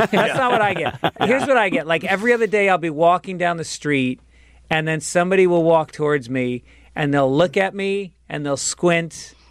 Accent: New York, United States; And I grew up in New York, so in the fall I would rake leaves, and I would have people pay me by the bag

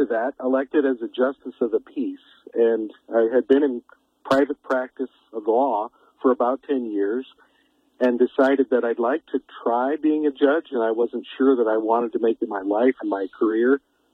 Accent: Billings, Montana, United States; born there; now in Kalispell, United States; My folks grew up there. I was born in Billings in 1964, so I'm 59 presently, and I have lived in Kalispell since 1995

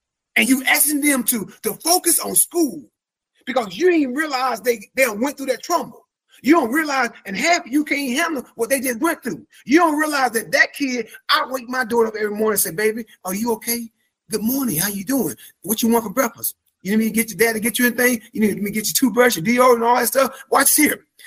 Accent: Atlanta, Georgia, United States; I was raised in Atlanta, Georgia.

